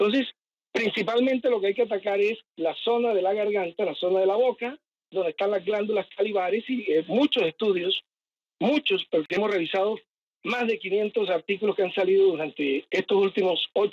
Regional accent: Colombia; Yo soy colombiano

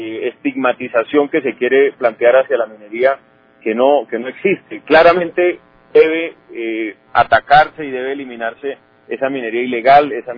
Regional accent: Santander, Colombia; Y la gran mayoría, más del 95%, somos santandereanos.

